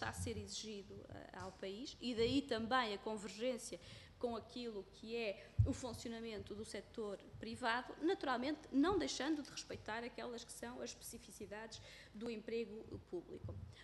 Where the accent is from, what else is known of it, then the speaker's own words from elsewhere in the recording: Norte, Portugal; Sou do distrito de Bragança, conheço bem a realidade